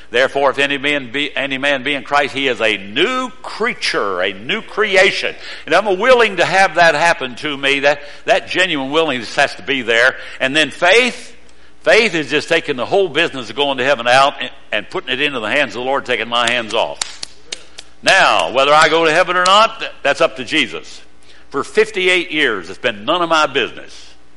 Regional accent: Odd, West Virginia, United States; born there; When I was born in Odd. O-D-D. West Virginia.

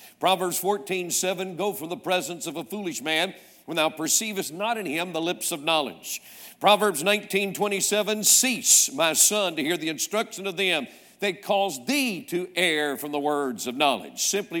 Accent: North Carolina, United States; born there; I was born in North Carolina.

